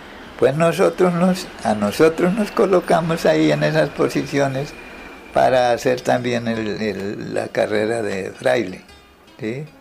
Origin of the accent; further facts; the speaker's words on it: Coromoro, Santander, Colombia; also born or lived in Bogotá; una persona salí de allá de Coromoro y llegué directamente a Bogotá.